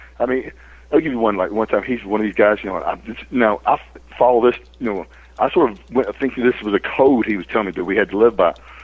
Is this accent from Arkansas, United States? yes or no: yes; Arkansas, United States; You know, I'm from Arkansas, and I don't know anybody, and I never knew there was wrestling outside of Memphis at this